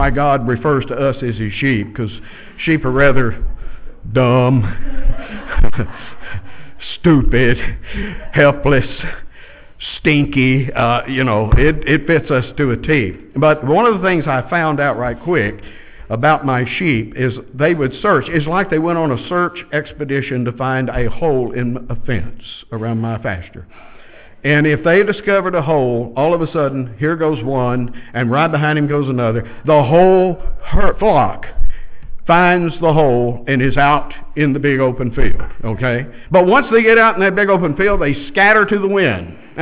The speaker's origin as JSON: {"language": "English", "region": "Texas", "country": "United States", "tie": "born or raised there", "said": "I had sheep growing up in Texas. I grew up on a cotton farm."}